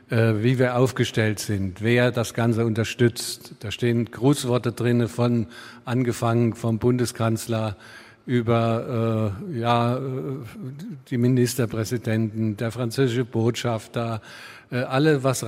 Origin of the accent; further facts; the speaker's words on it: East Germany, Germany; Ich bin übrigens auch im Osten groß geworden.